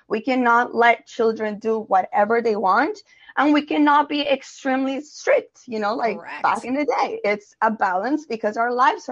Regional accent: Colombia; So I grew up in South America, in Colombia

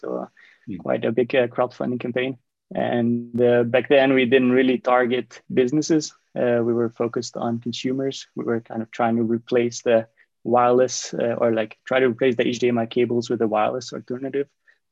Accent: Hungary; I'm from Hungary.

